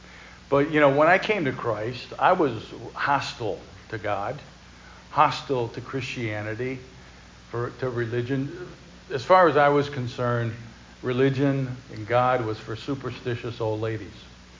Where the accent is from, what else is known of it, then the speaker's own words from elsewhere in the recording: Oregon, Ohio, United States; As Joey said, I'm from Oregon, Ohio, which is a suburb of Toledo. We're up on the lake.